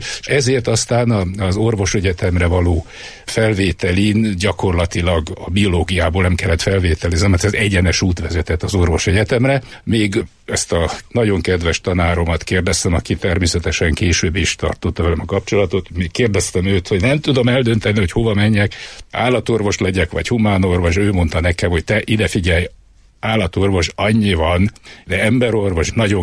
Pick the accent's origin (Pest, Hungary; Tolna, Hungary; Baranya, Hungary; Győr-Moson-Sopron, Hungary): Pest, Hungary; Pilisszentiván; also born or lived in Budapest; Én Budapesten születtem, te egy Budapest melletti kis falucskában, Pilisi falucskában, Pilis-Szent Ivánon töltöttem a gyermekkoromat.